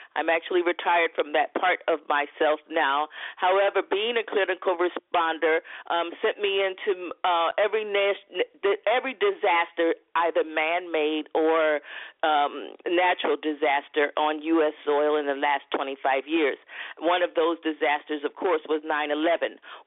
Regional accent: East Coast, United States; just being who I am from the East Coast, just adamant about keeping my product and my business and my money in the United States

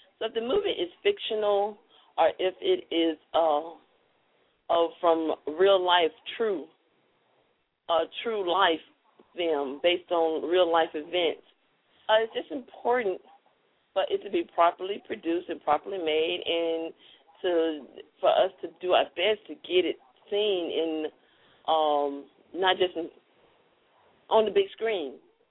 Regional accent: Jackson, Mississippi, United States; someone who was born and raised in Jackson, Mississippi

